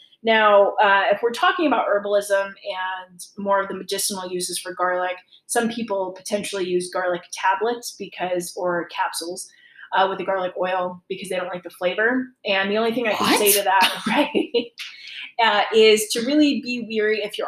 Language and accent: English; East Coast, United States; I'm from the East Coast, so I'm Italian and Irish.